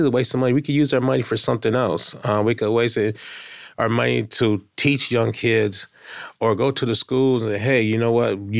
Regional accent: Elyria, Ohio, United States; now in Cincinnati, United States; I'm not from Cincinnati. I've been here for 6 years. I'm from a town called Elyria, Ohio. It's about 20 minutes from Cleveland, Northeast Ohio.

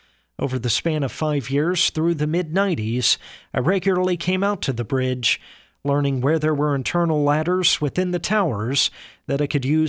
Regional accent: North Little Rock, Arkansas, United States; For me, growing up in North Little Rock, I remember being struck by the realization that trains were no longer rolling across.

